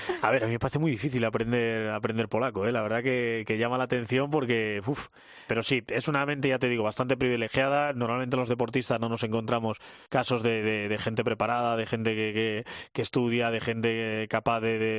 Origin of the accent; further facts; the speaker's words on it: Cantabria, Spain; los que somos de eso, de País Vasco, Cantabria, como es mi caso